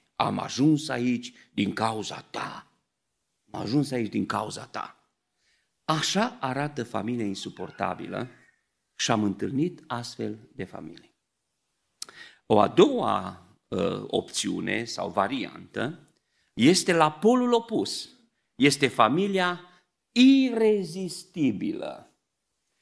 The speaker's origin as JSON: {"language": "Romanian", "town": "Beclean", "region": "Bistrița-Năsăud", "country": "Romania", "said": "eu sunt din Beclean, un orășel mic."}